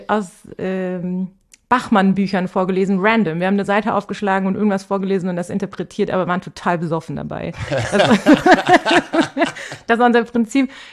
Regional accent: Ulm, Baden-Württemberg, Germany; Aus Süddeutschland, Ulm die Ecke.

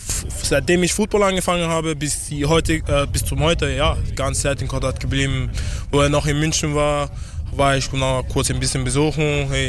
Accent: Austria; ich komme aus Österreich.

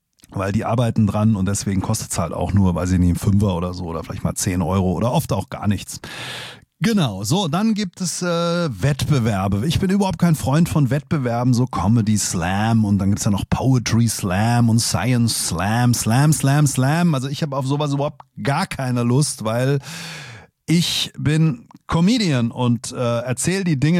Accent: Hesse, Germany; da sind wir Hesse all weg, sind wir all fort

